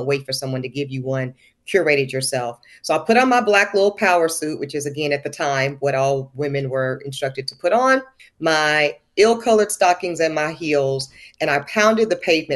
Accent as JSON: {"language": "English", "region": "American South", "country": "United States", "tie": "born or raised there", "said": "speaking about this Black girl she was raising, me … growing up in the American South, that I would have to contend with a lot of preconceptions and misnomers about who I was as a Black woman in America."}